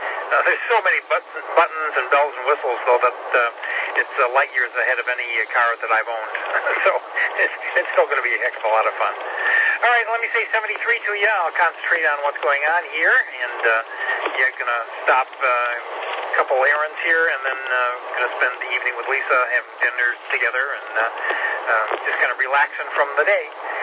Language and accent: English; Midland, Michigan, United States; moved away; also born or lived in Saginaw; Michigan originally, from the town of Midland, but lived in Saginaw for a number of years, and came south, though, in 1988.